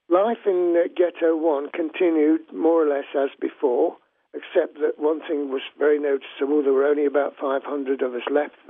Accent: Poland; first language Polish; English is a second language; my native tongue was Polish. But my father had deliberately taught me and my brother and my mother little phrases in Ukrainian

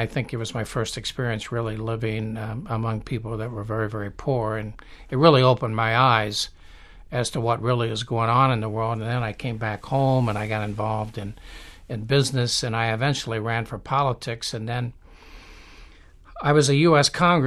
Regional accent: Ohio, United States; I'm from Ohio

